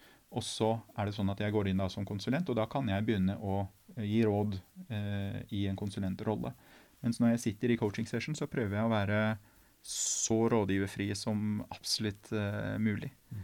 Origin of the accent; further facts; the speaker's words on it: Iran; Og som en iraner så er målet tydelig definert